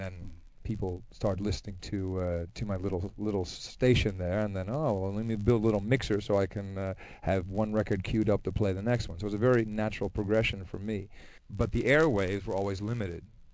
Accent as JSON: {"language": "English", "country": "Netherlands", "tie": "born or raised there", "said": "where I grew up in the Netherlands"}